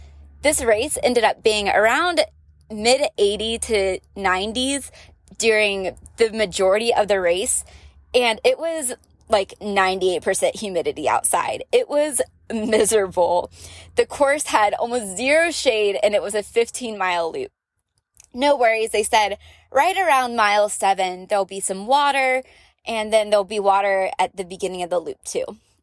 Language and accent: English; Florida, United States; I'm nomadic and I live in a van, but I'm originally from Florida